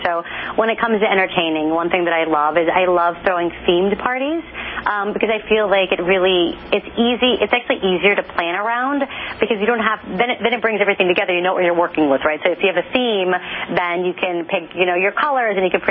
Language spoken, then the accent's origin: English; Texas, United States; I'm from Texas, so there's actually really nice wines in Texas